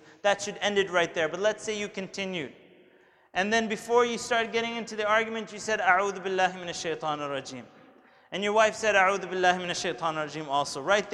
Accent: Canada; first language English; I grew up in Canada, you can tell by my accent, it's my first language, English

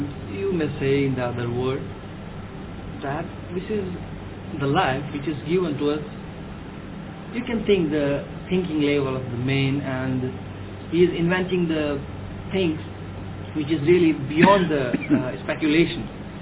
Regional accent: India; I'm myself from India

